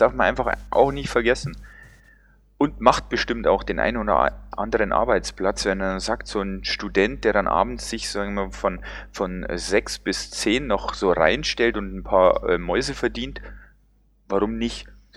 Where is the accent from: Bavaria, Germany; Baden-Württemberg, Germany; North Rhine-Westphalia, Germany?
Bavaria, Germany; Bogen; ich bin aus Bogen.